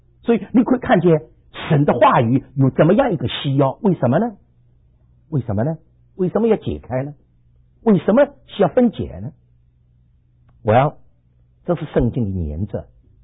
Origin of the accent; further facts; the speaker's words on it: Shanghai, China; also born or lived in Hong Kong; 好像我是上海人，我到广东去的时候，我出生到广东去的，到香港去的时候，我就学广东话嘛，学来学去都是上海广东话。